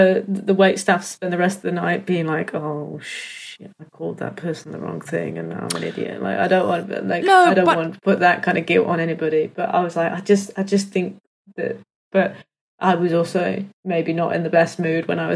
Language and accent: English; United Kingdom; because I'm British